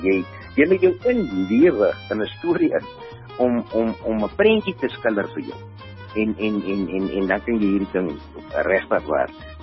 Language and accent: Afrikaans; Northern Cape, South Africa; ek is maar een boerling van die Noordkaap, ek is op Kuimoes gebore, ek het in Abington gematrikuleer, en toe is ek Bloemfontein toe, Weermacht toe.